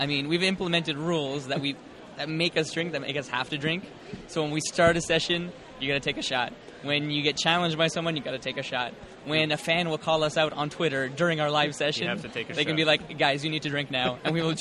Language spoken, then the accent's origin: English; Toronto, Ontario, Canada; we're from Toronto, Canada. There's a great big art scene in Toronto, Canada.